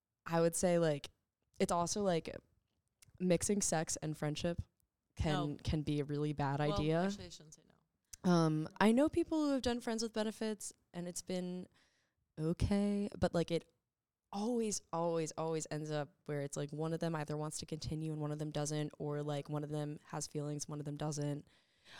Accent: New Jersey, United States; Well, I'm from New Jersey and, like, my town, especially, Rainbow Sidewalks.

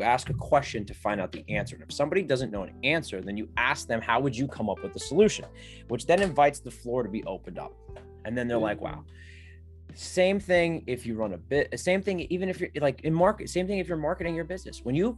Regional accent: New Jersey, United States; I'm from New Jersey. I'm an Italian boy from New Jersey. I've got the gift of gab.

